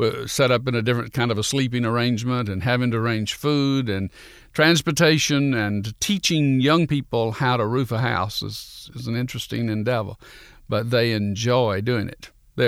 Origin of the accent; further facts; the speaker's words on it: Atlanta, Georgia, United States; I grew up in Atlanta, born and reared in Atlanta, five generations of Atlantans.